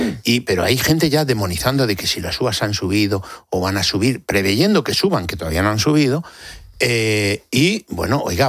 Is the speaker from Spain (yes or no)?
yes; Villaconejos, Community of Madrid, Spain; born there; Como bien dices, yo soy nacido en Villaconejos